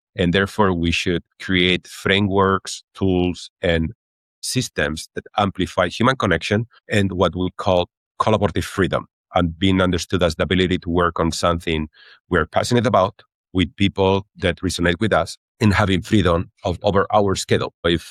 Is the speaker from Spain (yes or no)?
yes; Cordoba, Andalusia, Spain; English is a second language; So I come originally from Spain, from a city in the south called Cordoba.